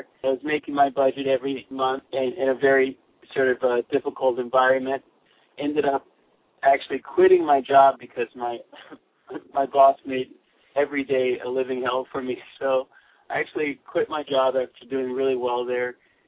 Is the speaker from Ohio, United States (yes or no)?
no; Maryland, United States; also born or lived in Washington, D.C.; I was born in Washington, D.C., Chocolate City. I was raised in Maryland